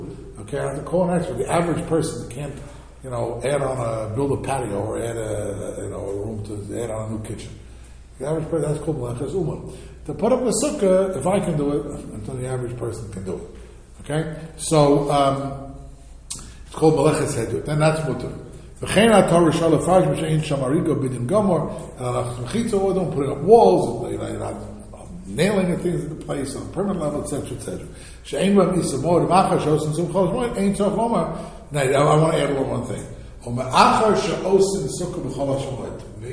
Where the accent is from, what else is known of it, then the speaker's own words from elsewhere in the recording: United States; We, growing up in America, you know, basically chol hamoed has nothing to do with yantar.